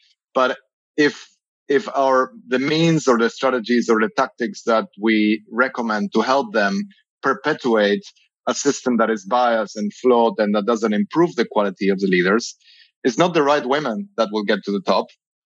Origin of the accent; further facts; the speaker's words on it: Argentina; English is a second language; I grew up in Argentina where we actually make it, it's part of our cultural DNA.